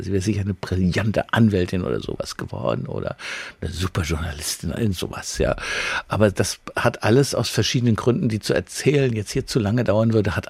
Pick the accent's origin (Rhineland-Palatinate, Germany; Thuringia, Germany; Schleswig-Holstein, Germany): Rhineland-Palatinate, Germany; Mainz; Ja, also Mainz ist meine Heimatstadt. Ja, ich bin hier relativ lange hier gewesen.